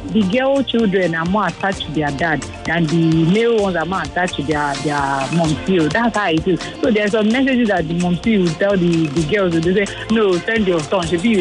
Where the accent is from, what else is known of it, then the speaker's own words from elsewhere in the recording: Nigeria; English is a second language; And as Nigerian parents, we are so much good at that, especially our mothers.